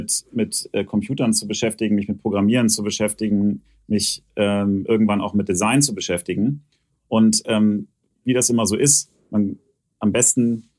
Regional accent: Hanover, Lower Saxony, Germany; born there; Und ich komme ja gebürtig aus Hannover

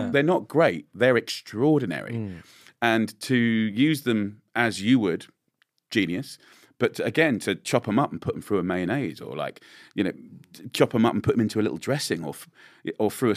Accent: England, United Kingdom; as an English boy, I find it quite emotional and really surprising.

